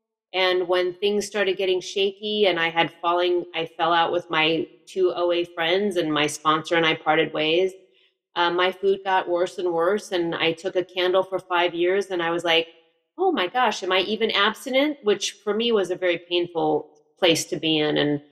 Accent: Los Angeles, California, United States; I'm from Los Angeles. I've lived in Colorado for a little over 3 years. So I am a San Fernando Valley girl.

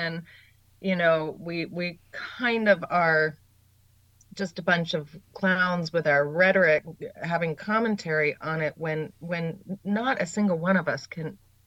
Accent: United States; I feel like as an American, you know, everybody's got commentary

